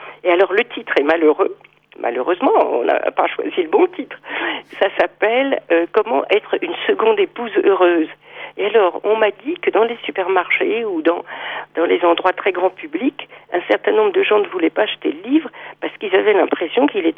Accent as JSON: {"language": "French", "region": "Brittany", "country": "France", "said": "Et je lui ai répondu « Mais je suis bretonne !»"}